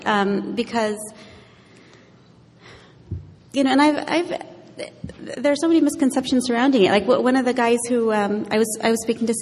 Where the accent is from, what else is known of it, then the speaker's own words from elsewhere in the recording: United States; You know, I grew up going to a mosque with both Sunni and Shia, and this is not just a function of being an American.